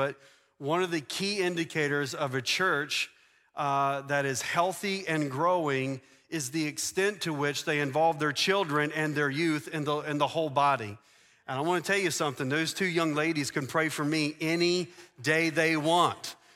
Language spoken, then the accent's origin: English; the South, United States; And we're from the South.